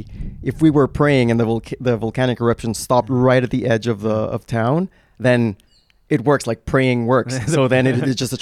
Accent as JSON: {"language": "English", "country": "Guatemala", "tie": "born or raised there", "said": "I was born and raised in Guatemala."}